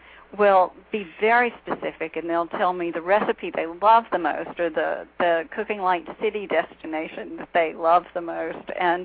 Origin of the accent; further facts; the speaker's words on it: Mississippi, United States; But I can tell you, I grew up in Mississippi, and a place that has an incredible food gestalt